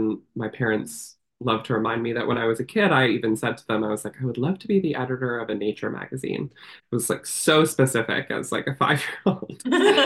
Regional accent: Michigan, United States; I grew up in Michigan, and I spent a lot of time in the outdoors.

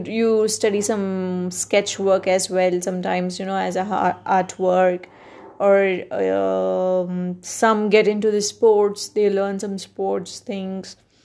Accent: Karnataka, India; first language Kannada; English is a second language; the podcast that I made in Kannada, which is my mother tongue. So this would be my first podcast in English

